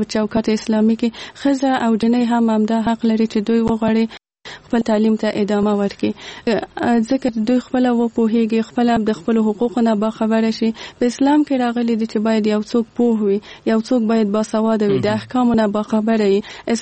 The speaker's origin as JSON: {"language": "Pashto", "region": "Kabul", "country": "Afghanistan", "tie": "born or raised there", "said": "زه په کابل کې زیږېدلې یم او دلته مې ژوند کړی"}